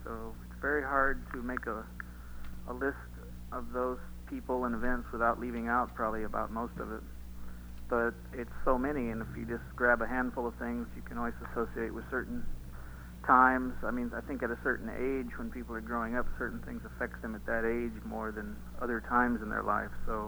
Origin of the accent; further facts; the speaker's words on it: Illinois, United States; born there; also born or lived in Michigan; I was born in Illinois, and I came here from Michigan.